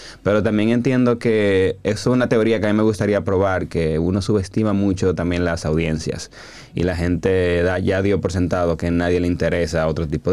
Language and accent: Spanish; Dominican Republic; Algo que uno hace como dominicano es salir a camino.